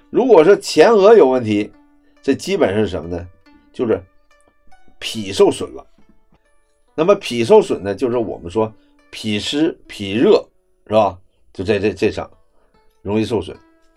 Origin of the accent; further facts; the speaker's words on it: Northeast China, China; 尤其像我们东北人这喝大酒，先伤肝